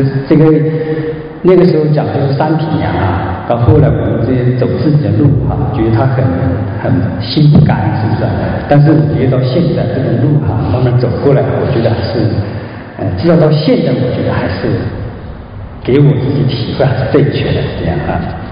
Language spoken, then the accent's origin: Chinese; Chongqing, China; 我来自中国大陆重庆啊，是在一个偏僻的小山村里长大的啊，所以说在那里长大差不多应该说生活了高中毕业之前嘛就在那里长大了，